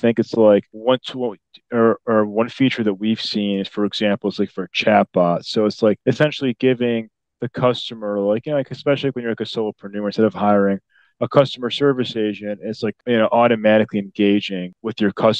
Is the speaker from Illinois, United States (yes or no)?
yes; Chicago, Illinois, United States; now in Dallas, United States; Like I'm originally from Chicago, as you can tell by my accent. I don't have a Dallas accent, but I've been here for about 3 years.